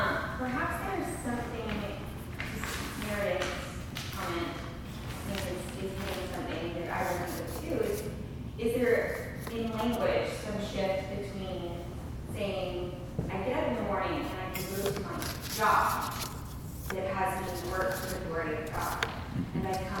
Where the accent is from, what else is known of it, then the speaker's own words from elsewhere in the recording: Canada; I grew up in the Dominion in Canada.